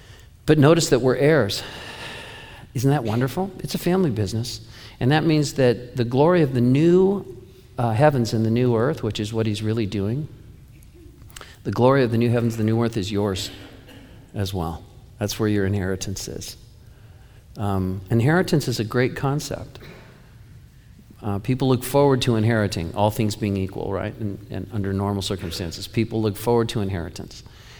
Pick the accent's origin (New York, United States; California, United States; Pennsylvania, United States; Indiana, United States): California, United States; now in Oregon, United States; How many of us, I'm from California, how many?